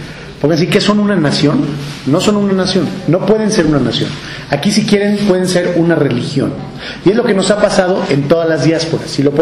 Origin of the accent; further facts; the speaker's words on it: Mexico; Yo voy aquí con mi parche de México, ¿sí? Y entonces estás, ¿por qué estás con México? Soy nacionalidad mexicana.